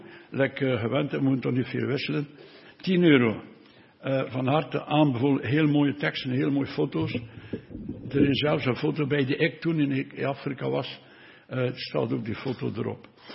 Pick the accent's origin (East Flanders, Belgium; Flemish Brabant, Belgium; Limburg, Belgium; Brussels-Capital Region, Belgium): Brussels-Capital Region, Belgium; Brussels; Ik ben opgevoed in de BZ in Brussel.